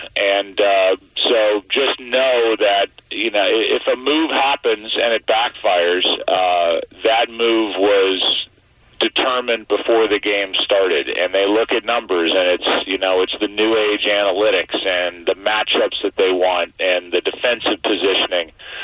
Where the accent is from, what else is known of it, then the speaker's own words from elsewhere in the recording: St. Louis, Missouri, United States; So it was double for me because I'm from St. Louis.